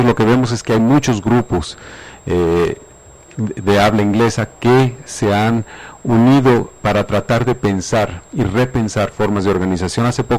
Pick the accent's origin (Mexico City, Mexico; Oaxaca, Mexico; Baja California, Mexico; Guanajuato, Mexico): Mexico City, Mexico; now in California, United States; yo soy del Distrito Federal, aunque vivo ahora allá en California.